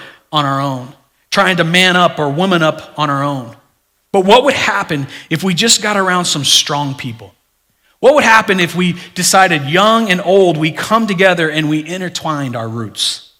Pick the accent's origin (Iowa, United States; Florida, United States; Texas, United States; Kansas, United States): Florida, United States; I mean, here I am coming from Florida. We didn't have big things like this.